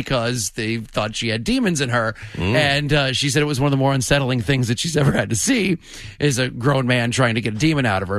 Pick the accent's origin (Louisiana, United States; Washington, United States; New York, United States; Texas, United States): New York, United States; born there; also born or lived in Chicago / Atlanta; I was born in New York and moved around because my dad's job, lived in Chicago a little bit, and ultimately for a while we lived in Atlanta.